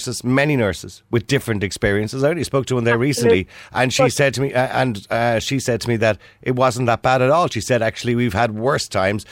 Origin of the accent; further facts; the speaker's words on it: Ireland; As Irish people, of course, we always want to be there.